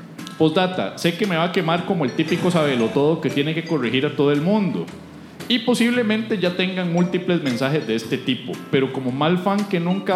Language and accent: Spanish; Alajuela, Costa Rica; Yo soy de Alajuela. Yo soy de Alajuela